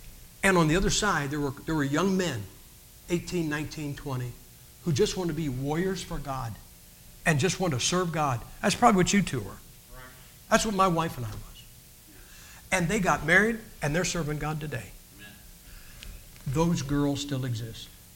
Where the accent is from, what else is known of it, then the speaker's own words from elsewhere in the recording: Massillon, Ohio, United States; Now, I'm from Massillon, Ohio. Guys, Massillon, Ohio is where pro football got its start. Our high school stadium seats 24,000 people.